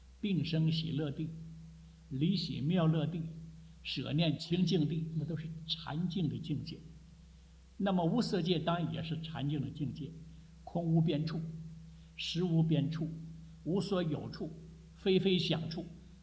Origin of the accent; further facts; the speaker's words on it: China; 说我们中国人常常讲情理法了